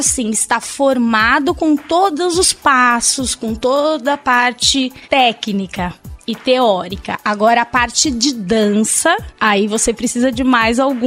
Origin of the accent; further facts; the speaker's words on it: Bauru, São Paulo, Brazil; eu sou de Bauru, interior de São Paulo.